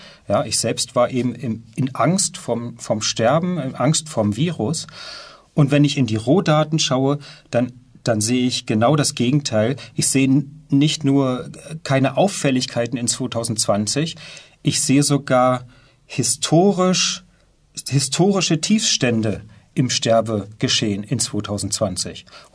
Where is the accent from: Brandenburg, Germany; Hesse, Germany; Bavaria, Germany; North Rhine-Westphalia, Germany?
Brandenburg, Germany; Jüterbog; ich bin 48 Jahre alt, ich komme aus dem Raum Berlin, um genau zu sein, aus dem Kleinstädtchen Jüterbog.